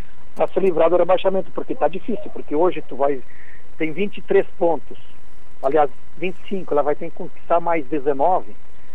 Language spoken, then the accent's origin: Portuguese; Santa Catarina, Brazil; nós somos catarinense